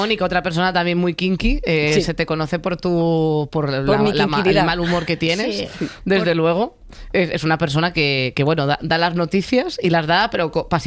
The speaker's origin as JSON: {"language": "Spanish", "town": "Foz", "region": "Galicia", "country": "Spain", "tie": "born or raised there", "said": "Vinieron a mi pueblo, a Foz, a celebrar mi cumpleaños, a la verbena"}